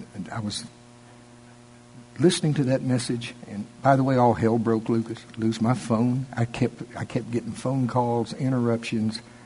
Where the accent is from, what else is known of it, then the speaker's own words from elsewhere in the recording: United States; I grew up in Pottawatomie County, and we have county fairs down there.